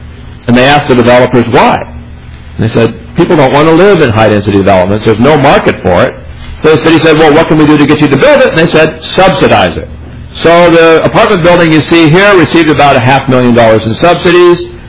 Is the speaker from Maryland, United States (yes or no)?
no; Portland, Oregon, United States; Take a look at my hometown of Portland.